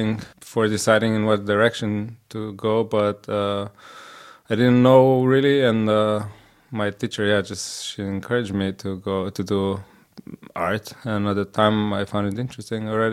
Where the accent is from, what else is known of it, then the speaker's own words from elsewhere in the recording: Koper, Slovenia; So I'm originally from, I was born in Slovenia, in Koper, which is like a small town at the seaside next to Trieste, which is in Italy, so on the border with Italy.